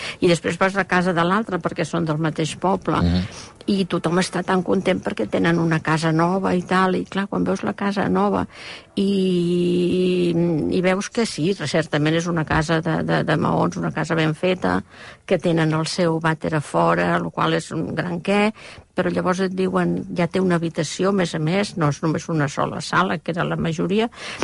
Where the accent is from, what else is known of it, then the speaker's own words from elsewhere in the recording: Barcelona, Catalonia, Spain; also born or lived in Blanes; jo estava vivint uns anys a Blanes, sóc de Barcelona, però vaig estar vivint uns anys a Blanes